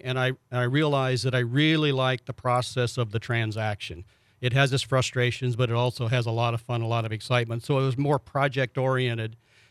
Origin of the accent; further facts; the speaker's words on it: Midwest, United States; I'm from the Midwest